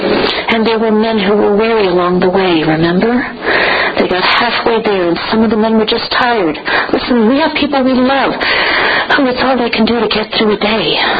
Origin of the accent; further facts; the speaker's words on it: Southern United States, United States; And yes, I'm a Southerner. Well, I used to be in Northern Massachusetts.